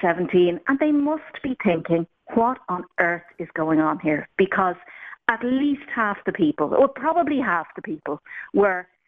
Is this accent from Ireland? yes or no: yes; Ireland; as a member, you know, as an Irish person, as a parent